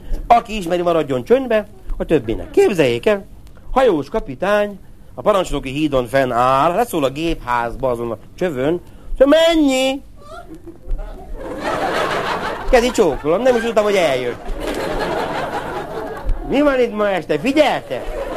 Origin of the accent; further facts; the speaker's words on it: Budapest, Hungary; now in -; Háború után, képzeljék, kőbányán nevelkedtem.